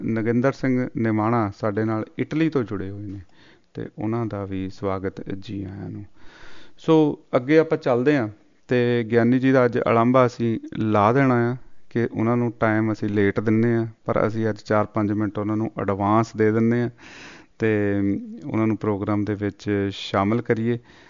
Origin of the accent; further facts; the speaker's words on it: Bhai Rupa, Punjab, India; ਕਹਿੰਦੇ ਗੁਰੂ ਹਰਗੋਬਿੰਦ ਸਾਹਿਬ ਜੀ ਨੇ ਸਾਡਾ ਪਿੰਡ ਵਸਾਇਆ ਸੀ ਭਾਈ ਰੂਪਾ।